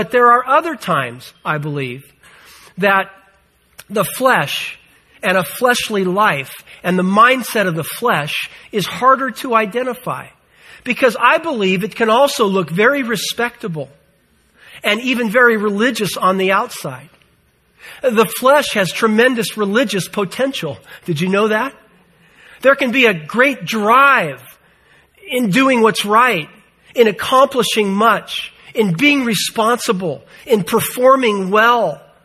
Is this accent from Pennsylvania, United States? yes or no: no; California, United States; As you know, I was raised here in the Bay Area. I mean, and I've always been on this side of the Bay.